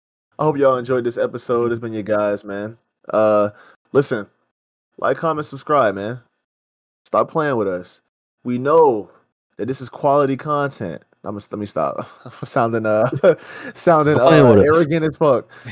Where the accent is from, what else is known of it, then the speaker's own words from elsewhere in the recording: United States; It's just like, bro, how am I supposed to remember all these shits, man? I'm fucking American.